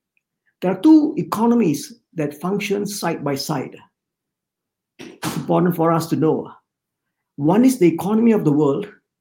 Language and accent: English; Singapore; I'm from Singapore. And, you know, in Singapore, there are no mountains, no lakes, some few hills here and there. And it's very, very built up.